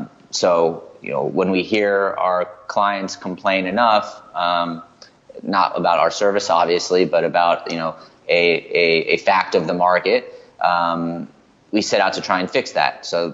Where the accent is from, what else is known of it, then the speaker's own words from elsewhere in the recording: Texas, United States; So I'm from Texas originally, and I went to college in Atlanta at Emory.